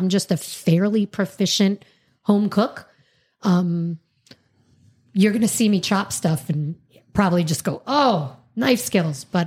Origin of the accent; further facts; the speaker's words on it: New York, United States; You know, I'm from New York, and so diners, there aren't a lot of good, like, New York Greek diners here.